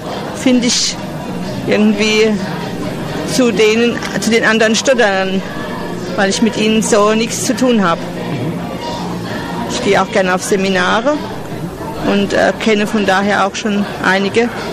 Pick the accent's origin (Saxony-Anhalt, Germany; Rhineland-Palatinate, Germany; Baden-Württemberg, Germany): Rhineland-Palatinate, Germany; Hermersberg; Ich komme aus der Pfalz, aus Hermersberg. Das ist ein kleines Dorf zwischen Pirmasens und Kaiserslautern.